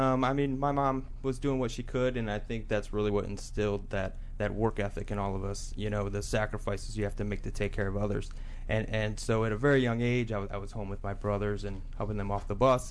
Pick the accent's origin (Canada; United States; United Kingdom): United States; Michigan; I grew up in Michigan.